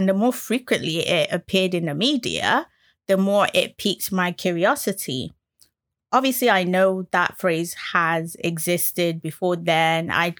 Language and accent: English; United Kingdom; now in North West England, United Kingdom; The show is from my perspective as a British Nigerian millennial who is discovering life in the northwest of England.